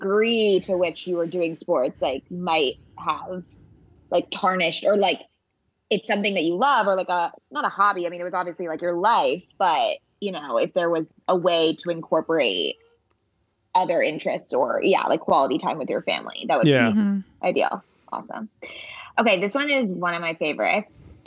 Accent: San Diego, California, United States; now in Los Angeles, United States; I mean, I live in Los Angeles. I grew up in San Diego.

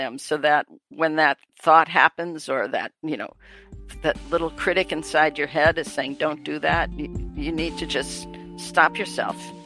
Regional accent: Wisconsin, United States; also born or lived in New York; I was a sort of a Giants fan because I was in New York, but I've always been a Packers fan because I'm from Wisconsin.

